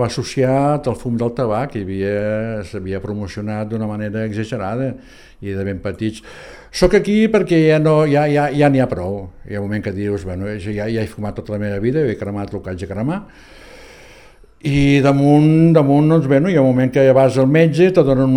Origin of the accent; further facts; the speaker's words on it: Valls, Catalonia, Spain; born there; en aquest moment ja no treballo, l'edat ja ho porta això, i vallenc de naixement, encara dels que vam néixer físicament a Valls, i no al Piu, sinó anterior, a la clínica del doctor Prats